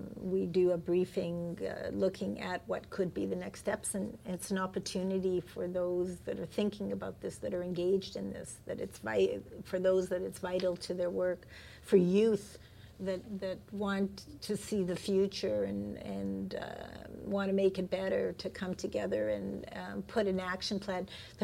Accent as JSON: {"language": "English", "town": "Winnipeg", "region": "Manitoba", "country": "Canada", "tie": "born or raised there", "said": "I grew up in Winnipeg, and I was at a private Jewish school"}